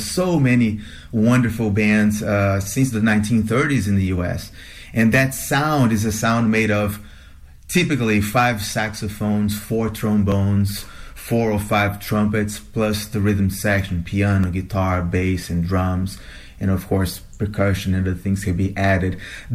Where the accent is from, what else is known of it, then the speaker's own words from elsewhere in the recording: Rio de Janeiro, Brazil; now in United States; I've been in the U.S. since 2009, and I came after completing my undergrad studies in Brazil, in Rio de Janeiro. I'm from Rio.